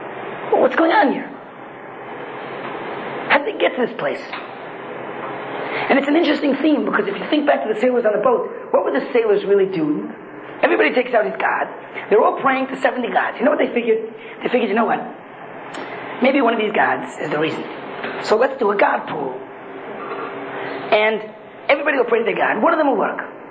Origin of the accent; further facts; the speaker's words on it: New York, United States; I grew up in New York.